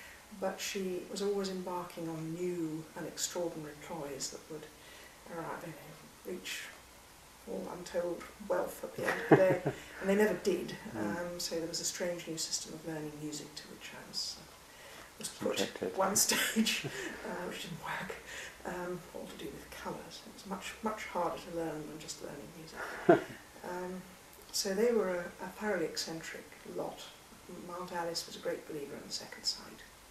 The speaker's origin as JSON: {"language": "English", "town": "Huddersfield", "region": "Yorkshire and the Humber", "country": "United Kingdom", "tie": "born there", "said": "I was born in Huddersfield in February 1941."}